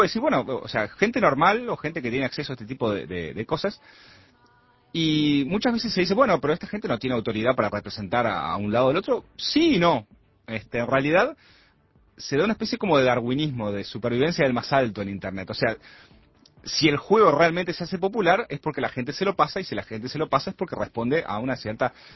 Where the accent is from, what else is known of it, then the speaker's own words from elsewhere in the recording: Uruguay; para nosotros como uruguayos